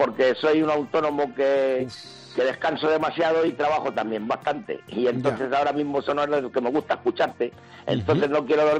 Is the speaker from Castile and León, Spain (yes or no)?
no; Castilla-La Mancha, Spain; en mi pueblo es un pueblo pequeño, pero bueno, con 4.000 habitantes, claro. pero yo qué sé, estamos muy cerca de Toledo